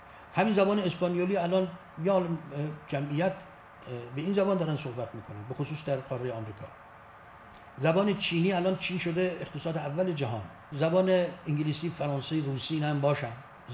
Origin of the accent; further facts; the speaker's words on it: Iran; من به عنوان یک ایرانی فارسی زبان اینو نمیگم